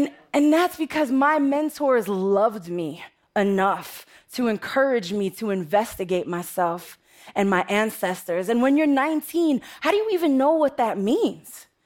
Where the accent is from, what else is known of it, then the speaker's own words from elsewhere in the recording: Bronx, New York, United States; Like I said, I'm from the Bronx, and the Bronx is tough.